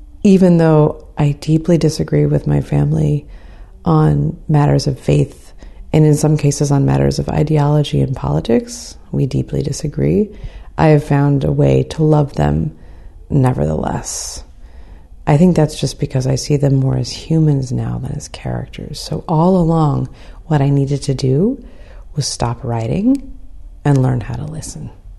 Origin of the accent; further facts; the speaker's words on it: San Bernardino, California, United States; I grew up in San Bernardino, California. This is one of the poorest and most dangerous cities in the state of California. That's where I was born and raised.